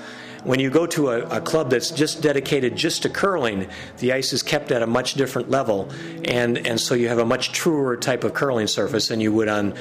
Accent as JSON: {"language": "English", "region": "Wisconsin", "country": "United States", "tie": "born or raised there", "said": "Where I grew up in Wisconsin, I started curling with my father and grandfather back when I was 12 years old."}